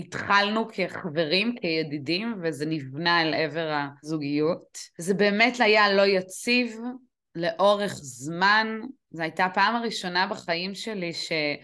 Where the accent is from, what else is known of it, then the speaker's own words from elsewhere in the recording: Northern District, Israel; אני מתגוררת בצפון הארץ כבר הרבה מאוד שנים, בעצם גדלתי בצפון, גדלתי על הים, עברתי הרבה בחיים, עברתי הרבה מקומות מגורים, ביניהם גם ארצות הברית, גם אירופה